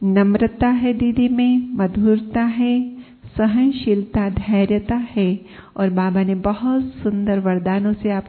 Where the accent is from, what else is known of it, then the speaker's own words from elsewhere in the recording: Nagpur, Maharashtra, India; चूंकि हम ओरिजिनली महाराष्ट्र से निकले हैं, तो नागपुर सब छोड़ से हैं हम, तो नागपुर में रहे